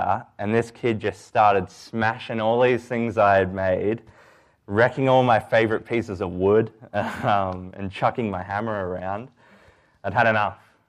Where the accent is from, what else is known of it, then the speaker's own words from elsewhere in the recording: Australia; now in Canada; I'm an intern here, and I'm from Australia. We've been over here in Canada for about 10 months with my wife, Abby.